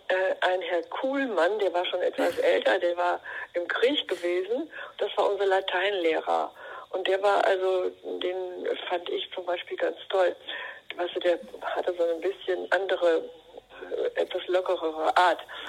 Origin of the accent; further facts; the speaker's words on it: Altenberge, North Rhine-Westphalia, Germany; ich komme nicht aus Münster, ne? Sondern ich bin geboren in Altenberge.